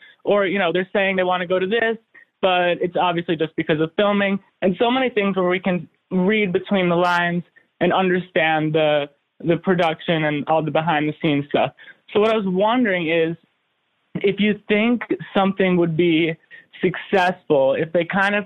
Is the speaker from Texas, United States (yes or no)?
no; New York City, New York, United States; I'm from New York City.